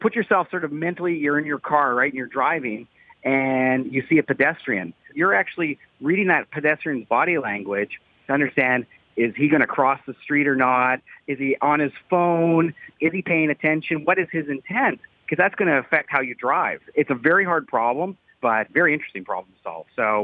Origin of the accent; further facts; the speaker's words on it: Canada; We're from Canada, right?